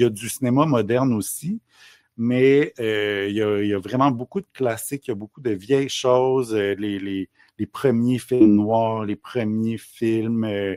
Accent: Quebec, Canada; accent: Quebec; mon accent québécois

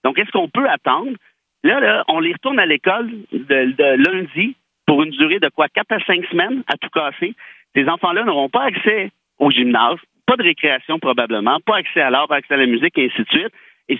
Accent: Mont-Laurier, Quebec, Canada; born there; je suis né à Mont-Laurier, en fait, et je fais de la radio là quotidiennement

